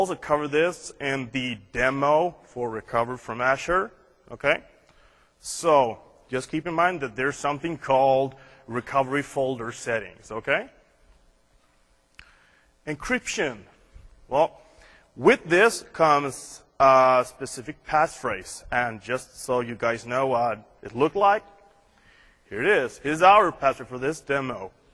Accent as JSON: {"language": "English", "country": "Sweden", "said": "Like me and Mike, we're from Europe. He's from Belgium, and I'm from Sweden."}